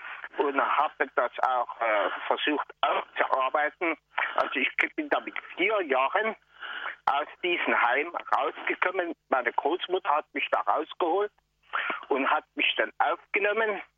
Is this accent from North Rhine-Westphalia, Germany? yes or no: no; Leipzig, Saxony, Germany; Das war damals in Leipzig. Ich stamme von dort.